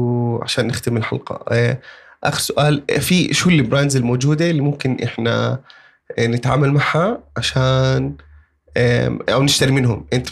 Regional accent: Jordan; احنا هلا بلشت هاي تصير موضه عندنا بالاردن

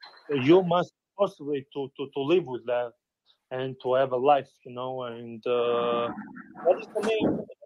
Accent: Tirana, Tirana County, Albania; English is a second language; I'm from Albania, based in Albania, in Tiran.

